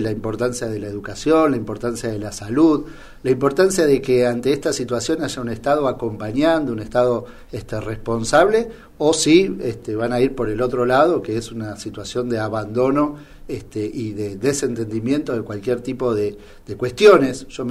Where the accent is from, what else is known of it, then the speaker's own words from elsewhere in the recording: Buenos Aires, Argentina; born there; yo nací en Capital. Nací en Capital, con familia en el interior de la provincia de Entre Ríos, pero nací en Capital. Y bueno, después con distintas radicaciones.